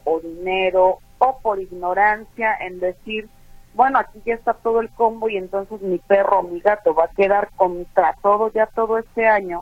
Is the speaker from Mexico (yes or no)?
yes; Mexico; O sea, los mexicanos confiamos todo el tiempo y somos empáticos en muchas cosas